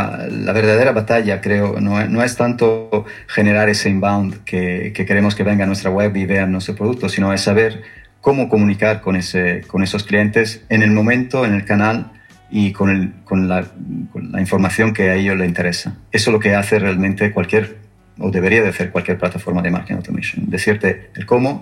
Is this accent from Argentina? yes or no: no; Region of Murcia, Spain; accent: Murcia; No, yo destacaría que mi acento es de Murcia.